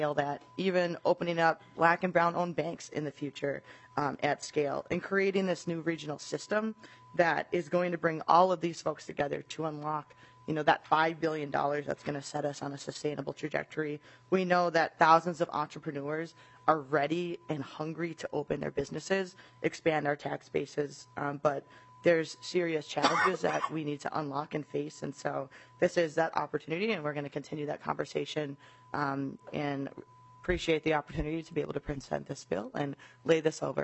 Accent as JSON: {"language": "English", "region": "Minnesota", "country": "United States", "said": "I'm from Greater Minnesota, how do we make sure our communities are engaged"}